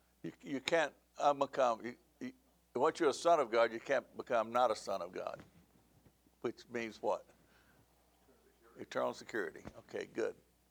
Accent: the South, United States; I grew up in the South, and so that word used to be idolaters.

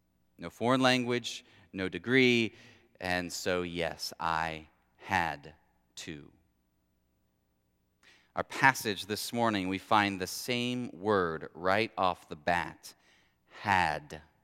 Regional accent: Ohio, United States; accent: Midwestern; I'm from Ohio. Other languages are very foreign. I speak English, prefer a Midwestern version of that.

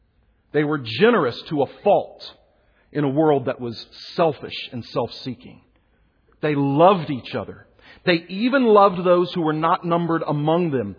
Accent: Houston, Texas, United States; I grew up in Houston, Texas.

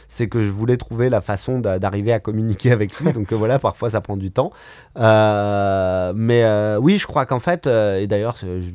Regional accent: Lebanon; mais aussi peut-être parce que je suis Libanais.

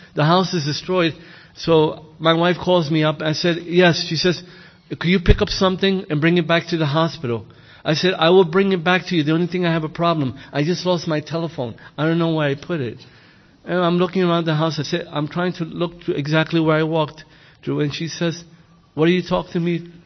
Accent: Brooklyn, New York, United States; he knows friends that I grew up with in Brooklyn.

